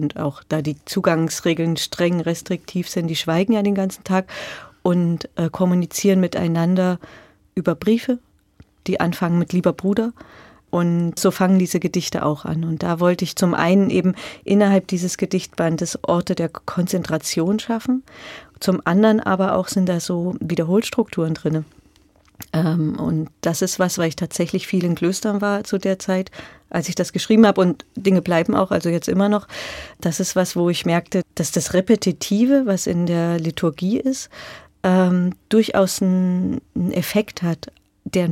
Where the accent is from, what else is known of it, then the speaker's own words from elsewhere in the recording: Wutha, Thuringia, Germany; born there; Aber wenn ich mal einen anderen Thüringer Ort nehme, nämlich der, wo ich geboren bin, da ist es für mich etwas, was mich immer noch beschäftigt, wenn ich dort bin. Das ist Wutha in der Nähe von Eisenach.